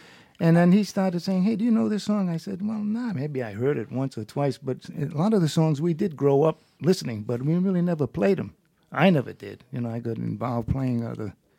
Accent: Rhode Island, United States; born there; He was born in Berlin, and I was born in Rhode Island

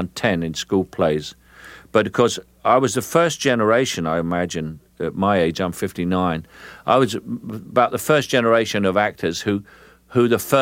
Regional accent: England, United Kingdom; who were the big sort of theatre stars when I grew up in England.

